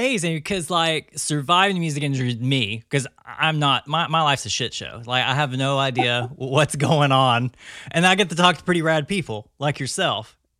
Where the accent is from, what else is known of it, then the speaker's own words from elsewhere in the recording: Texarkana, United States; I'm from the Texarkana area.